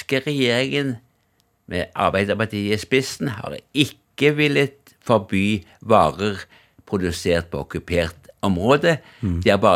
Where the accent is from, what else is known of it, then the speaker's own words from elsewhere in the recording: Stavanger, Rogaland, Norway; Jeg kommer fra Stavanger, eller Hillevåg, som det heter.